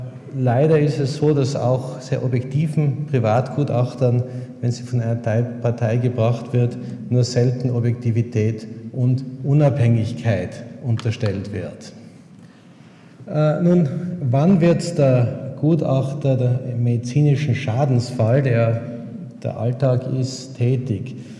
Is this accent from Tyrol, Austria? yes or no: yes; Innsbruck, Tyrol, Austria; Es ist fantastisch, also in dieser Stelle als Innsbrucker einen Vortrag halten zu können.